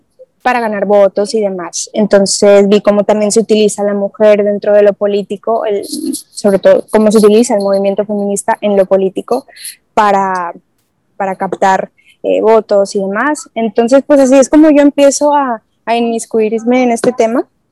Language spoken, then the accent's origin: Spanish; Mexico; also born or lived in United States / Nuevo Laredo; now in Spain; Hace 3 años que me casé y me mudé para España. Yo soy mexicana, nací en Estados Unidos, pero me considero mexicana, vivo en México, muy cerca de Dania, en Monterrey. Yo vivía en Nuevo Laredo